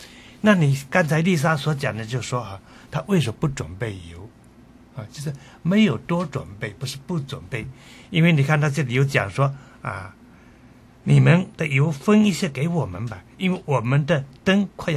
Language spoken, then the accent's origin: Chinese; China; 那是我们中国人想配对，配对要配成对